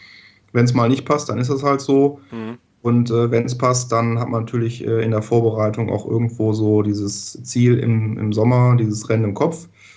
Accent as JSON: {"language": "German", "town": "Düsseldorf", "region": "North Rhine-Westphalia", "country": "Germany", "also_born_or_lived": "Hamburg", "said": "ich komme aus Düsseldorf"}